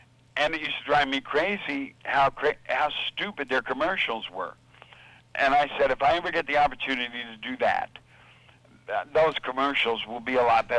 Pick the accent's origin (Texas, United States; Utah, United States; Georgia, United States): Texas, United States; accent: southern; because I'm originally from Texas, so had that southern accent